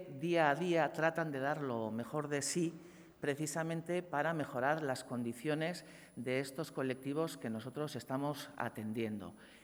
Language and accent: Spanish; Bilbao, Basque Country, Spain; como bilbaína me siento muy honrada